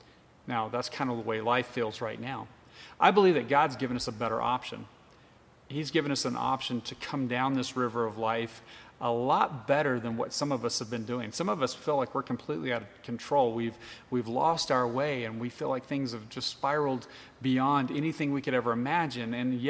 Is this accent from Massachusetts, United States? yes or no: no; Texas, United States; When I was growing up in Texas, we used to inner tube all the time.